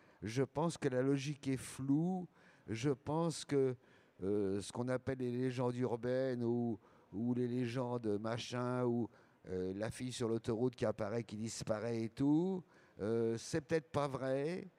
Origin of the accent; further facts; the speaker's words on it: Nouvelle-Aquitaine, France; je dirais que j'ai grandi pour partie dans la Creuse.